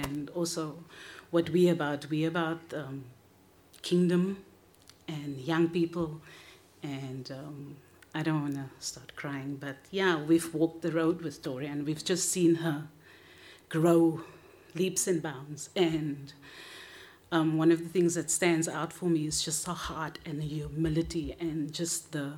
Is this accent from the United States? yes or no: no; South Africa; we've been here for 10 years. For those of you that don't know, we're from South Africa.